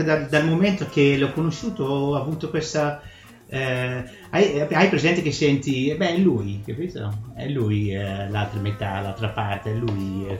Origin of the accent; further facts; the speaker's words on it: Netherlands; moved away as an adult; now in Italy; sono olandese e sono sposato con Fausto, che sta qui vicino a me. Io sono nato e cresciuto in Olanda da una madre che viene dall'Antille olandese, mio padre olandese.